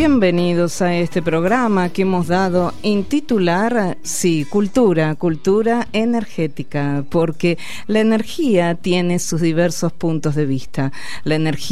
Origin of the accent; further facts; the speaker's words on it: Argentina; nos está interpelando a nosotros como argentinos